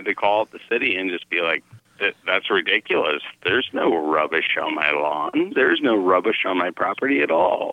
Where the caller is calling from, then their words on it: Missouri, United States; Yeah, so I'm calling from Missouri.